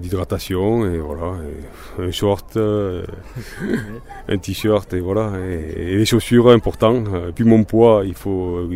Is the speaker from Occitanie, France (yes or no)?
yes; Perpignan, Occitanie, France; Moi, parce que je suis originaire de Perpignan